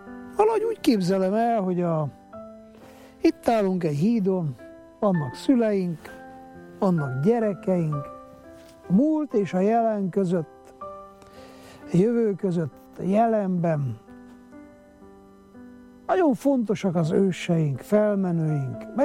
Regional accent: Miercurea Ciuc, Harghita, Romania; Oda az a Csíkszeredába, én ott nőttem fel

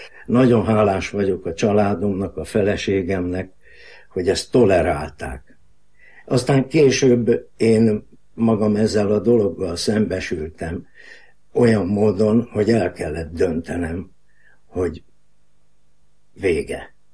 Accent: Budapest, Hungary; born there; 1944-ben születtem Budapesten.

